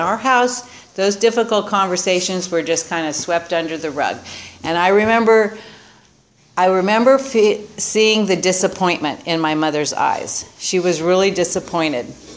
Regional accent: San Luis Obispo, California, United States; So I will tell you that I grew up, I was born in San Luis Obispo.

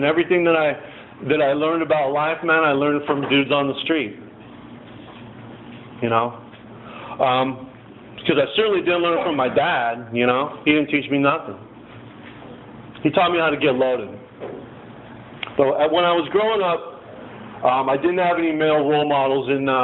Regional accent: Santa Barbara, California, United States; I grew up in Santa Barbara. It's not the Santa Barbara that it is now. It's a lot different now than it was then. It wasn't so uppity or bourgeois like it is now. Back then, you know, there were like wood houses and blue-collar families there

